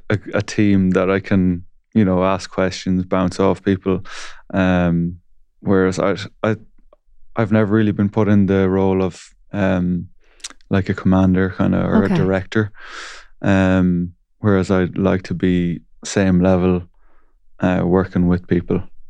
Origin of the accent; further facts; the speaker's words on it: Leinster, Ireland; I'm from the Midlands. I'm going to promote the Midlands here now because it's kind of I love it. The lake. We're from Westmeath, so we're growing up on the lake, Lough Ree.